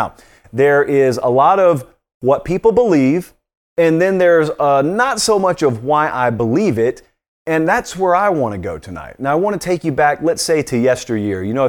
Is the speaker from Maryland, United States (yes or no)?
no; Georgia, United States; because I grew up in Georgia.